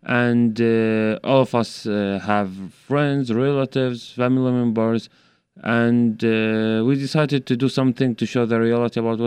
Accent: Raqqa, Raqqa Governorate, Syria; I was born in Raqqa.

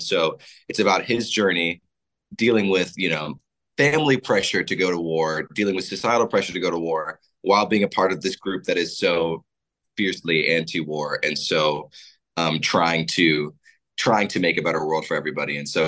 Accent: Arizona, United States; I'm from Arizona, so I saw it on stage first at a theater there.

